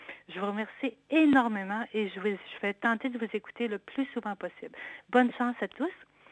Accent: Quebec, Canada; je suis de gauche et vraiment de gauche, car je viens du Québec.

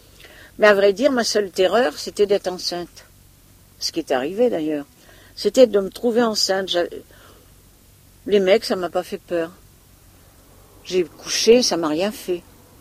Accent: Blois, Centre-Val de Loire, France; puisque je suis de Blois.

